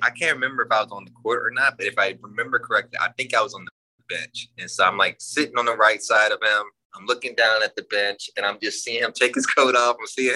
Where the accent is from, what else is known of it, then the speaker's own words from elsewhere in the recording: United States; born there; I was born in the States.